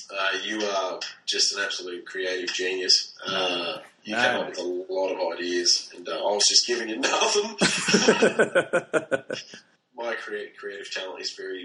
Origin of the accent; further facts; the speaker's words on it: Sydney, New South Wales, Australia; I'm like, I'm from Sydney. I have no idea where to go.